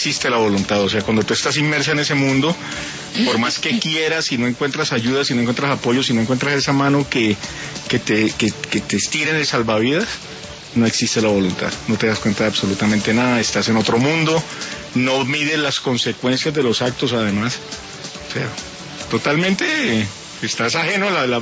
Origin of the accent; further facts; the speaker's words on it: Cali, Valle del Cauca, Colombia; yo soy caleño, para tu información, yo soy de Cali.